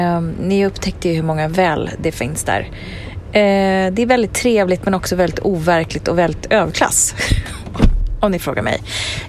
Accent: Skåne, Sweden; accent: Scanian; Det är inte för att jag pratar skånska

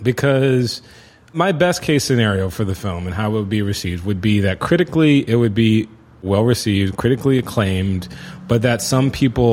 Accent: United States; Because, you know, I'm an American consumer.

